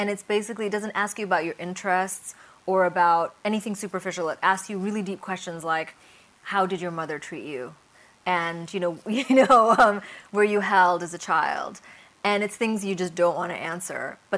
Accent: Bangladesh; You know, I'm from Bangladesh, but I didn't grow up there. My Bangla's not very good.

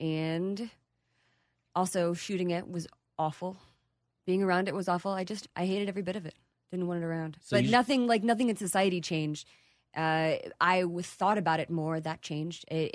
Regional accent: Texas, United States; I am a Texan, native Texan, okay. And I've traveled the world.

